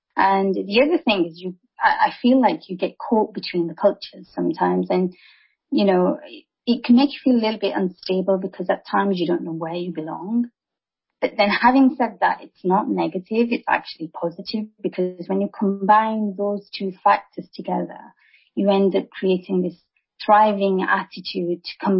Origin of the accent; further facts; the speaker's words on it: United Kingdom; So, yes, I am British and I am Indian as well.